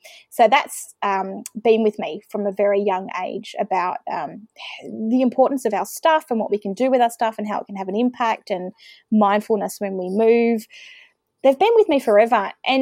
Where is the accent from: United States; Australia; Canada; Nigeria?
Australia; Melbourne, Victoria; also born or lived in Western Australia; now in Bairnsdale, Australia; So I am originally from Melbourne. I spent some time living in WA for a few years as a kid and wound back in Victoria. Now living in East Gippsland, which is regional Victoria, about 3.5 hours away from Melbourne.